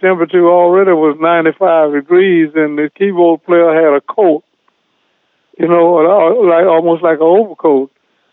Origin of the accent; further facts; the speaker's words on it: Portland, Oregon, United States; I'm from Portland, Oregon, wherever.